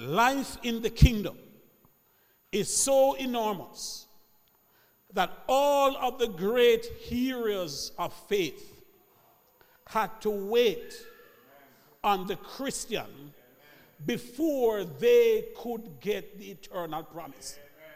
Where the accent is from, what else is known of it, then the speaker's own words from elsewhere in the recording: Jamaica; I'm still a Jamaican.